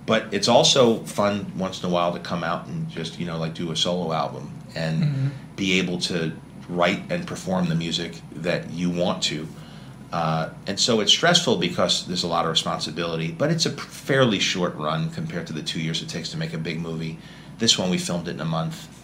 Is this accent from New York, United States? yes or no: yes; New York, United States; I'm from New York, and I remember it was a big deal when, you know, people would go to the Fontainebleau back in like the 60s, 70s.